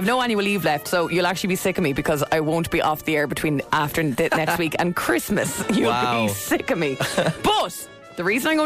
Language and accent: English; Ireland; No, we're as Irish gets.